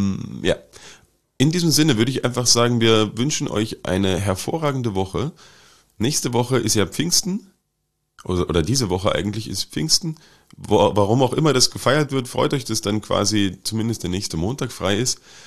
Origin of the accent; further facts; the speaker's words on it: Wittenberg, Saxony-Anhalt, Germany; Ich muss es aber eigentlich nur deswegen empfehlen, weil meine Heimatstadt drin vorkommt.